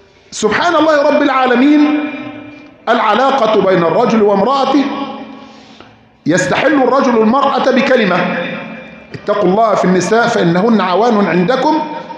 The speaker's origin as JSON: {"language": "Arabic", "country": "Egypt", "said": "بلدنا مصر"}